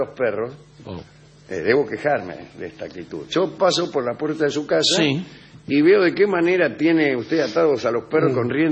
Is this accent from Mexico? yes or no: no; Argentina; Pero como argentino...